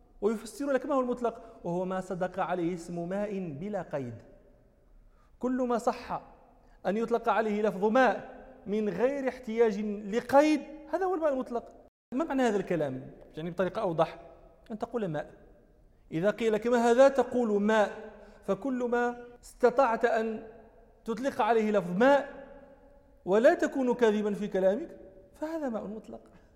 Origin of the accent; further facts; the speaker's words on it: Morocco; مثاله عندنا في المغرب